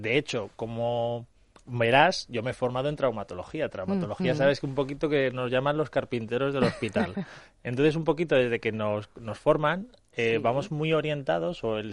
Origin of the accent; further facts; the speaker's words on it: Alcalá de Henares, Community of Madrid, Spain; yo soy alcalaíno. Nací en La Paz, Sí. Pero antes en mi época no había hospital en Alcalá, con lo cual venían aquí a Madrid a tenernos. Y nos volvíamos a Alcalá.